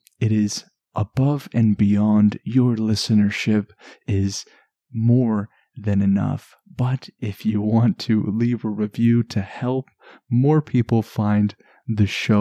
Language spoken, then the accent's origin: English; Canada; I am from Canada